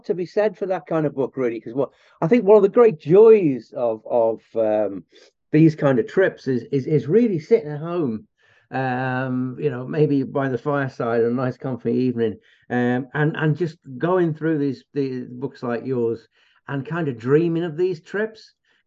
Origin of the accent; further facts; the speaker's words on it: North West England, United Kingdom; we came from Merseyside, and I had never seen country like that before.